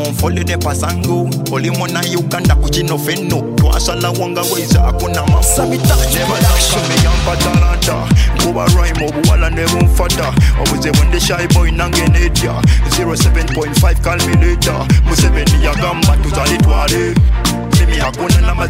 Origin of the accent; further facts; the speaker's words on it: Uganda; Yeah, I'm a man from Uganda.